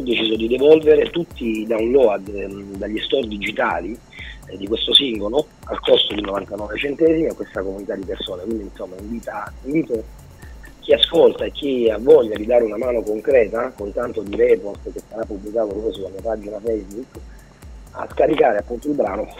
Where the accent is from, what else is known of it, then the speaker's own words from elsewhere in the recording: Abruzzo, Italy; sono abruzzese, abito nella zona fatidica, no, tra virgolette